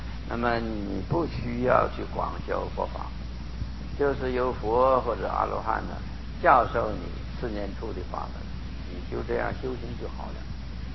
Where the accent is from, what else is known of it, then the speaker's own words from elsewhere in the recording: Hong Kong; now in United States; 现在来说你也可以说我是华侨，你可以这么说。不过我是从香港去的